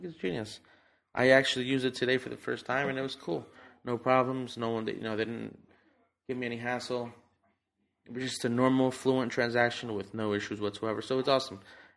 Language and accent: English; New Jersey, United States; Because I'm from Jersey, so.